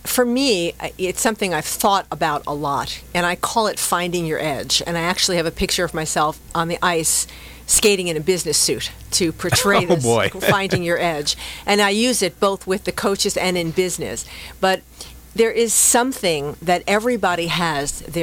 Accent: Irvine, California, United States; And when I was 47, they opened a rink in Irvine, in my hometown, and I started skating again as a lark

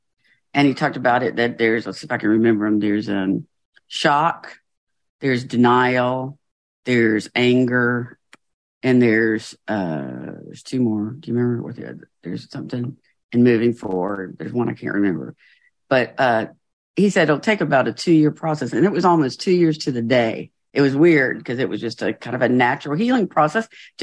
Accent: United States; of course, it is for me as an American.

